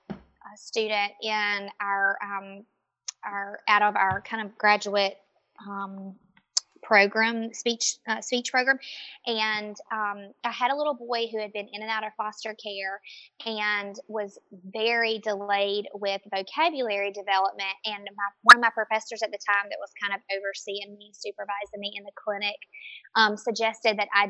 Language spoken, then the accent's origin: English; Georgia, United States; also born or lived in Florida; when I relocated from Florida back to my hometown in South Georgia, I went to work at our local hospital for about a year